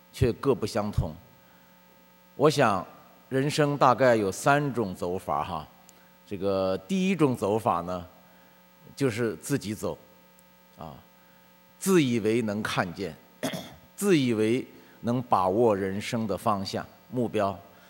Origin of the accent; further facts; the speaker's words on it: Beijing, China; born there; 我在北京出生，然后回到农村劳动，上高中，上到高中以后就去当兵